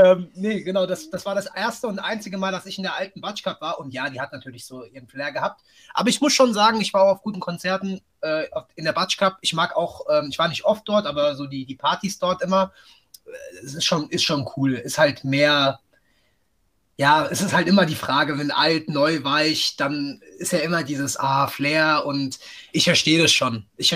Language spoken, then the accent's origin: German; Frankfurt, Hesse, Germany; Ich bin in Oberrath aufgewachsen.